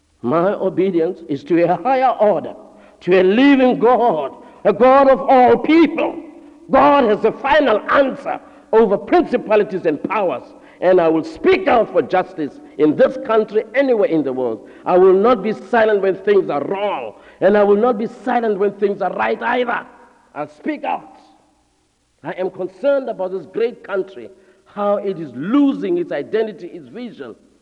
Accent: South Africa; They have been born and brought up in South Africa. They are just as African as I am.

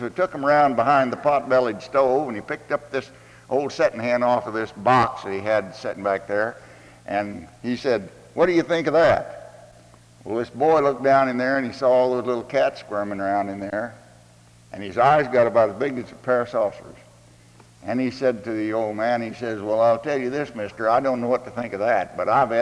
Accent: Kansas, United States; I grew up out in the Midwest in the state of Kansas

